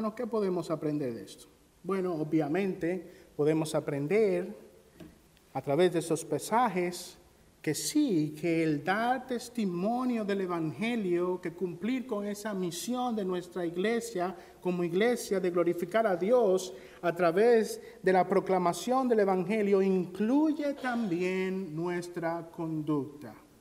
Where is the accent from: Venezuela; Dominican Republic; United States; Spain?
Dominican Republic; Yo soy dominicano, me voy a dar el permiso de hablar de mi país.